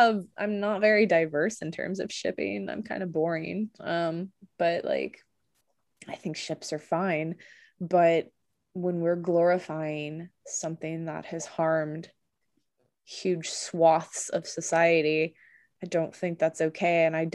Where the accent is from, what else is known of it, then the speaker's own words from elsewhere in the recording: the South, United States; I'm from the South